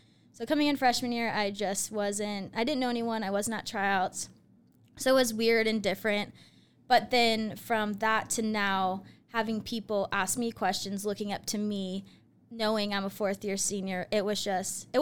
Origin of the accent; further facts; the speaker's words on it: Tacoma, Washington, United States; now in Boise, United States; I am also originally from Tacoma, Washington. And I came to Boise for also the cheer team.